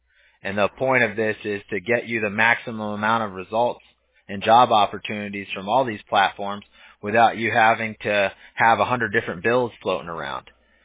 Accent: Huntington Beach, California, United States; we're right here, like Newport Beach, Huntington Beach. I'm from Huntington Beach.

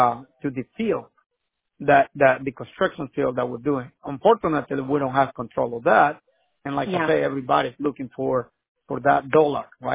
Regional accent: Honduras; We are from Honduras, and well, our style then.

